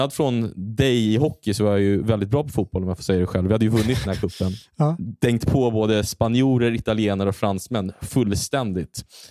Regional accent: Chile; Swedish is a second language; Och de hör att jag är från Chile på min accent när jag pratar med dem.

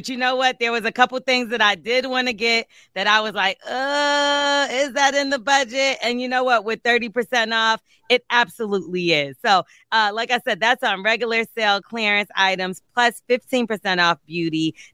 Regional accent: New York, United States; maybe that's me growing up in New York.

